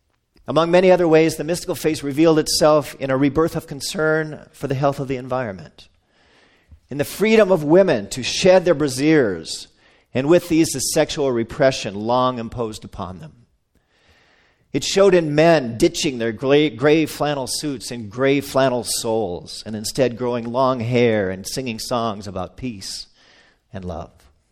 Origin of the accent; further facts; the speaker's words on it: St. Paul, Minnesota, United States; I was out with my dad on a Saturday afternoon in my hometown of St. Paul